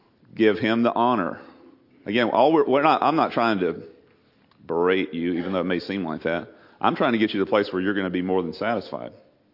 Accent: Texas, United States; Because I grew up on the Neches River. I had a boat when I was 4 years old.

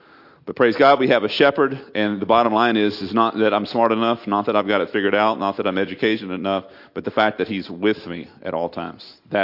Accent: Port Isabel, Texas, United States; Port Isabel, bay, ocean, all this kind of stuff, jetties, except no visitors. And nobody went to my hometown.

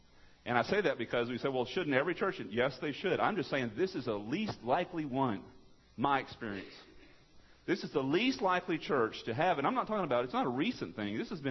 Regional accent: Texas, United States; Pastor Greg is from St. Louis, and I'm from East Texas, and we meet together once a month.

